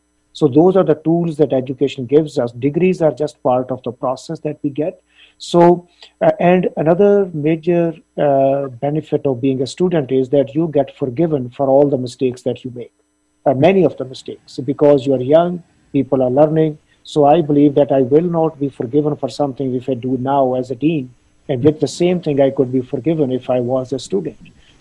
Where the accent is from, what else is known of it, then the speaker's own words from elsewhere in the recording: India; first language Punjabi; English is a second language; Right, because in India, the Punjabi is my first language. Then in India, there is the system, Hindi becomes your second language.